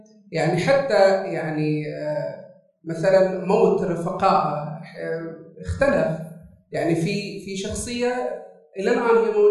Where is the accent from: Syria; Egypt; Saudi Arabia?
Saudi Arabia; أن إحنا نشوف أنفسنا كسعوديين